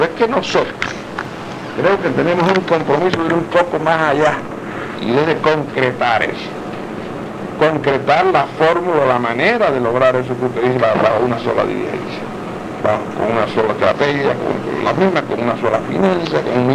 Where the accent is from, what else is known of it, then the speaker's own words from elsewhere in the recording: Cuba; moved away; somos nosotros los cubanos, y yo me considero uno de ellos, por supuesto.